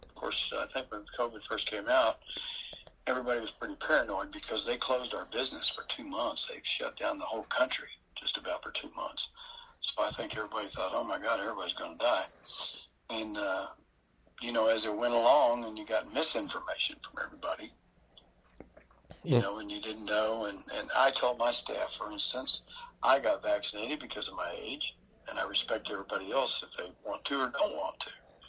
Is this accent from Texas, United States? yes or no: yes; Waco, Texas, United States; born there; also born or lived in Kansas; I was born in Waco, Texas, but never really lived here. My dad was in the Air Force, so we traveled all over the country.